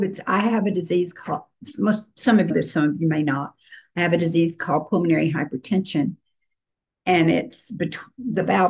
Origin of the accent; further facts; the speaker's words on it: Mountain Green, Utah, United States; now in Liberty Hill, United States; Sorry, I just forgot to mention that I'm down here in Liberty Hill, Texas. I was formerly from Mountain Green, Utah, but I'm in outer darkness now.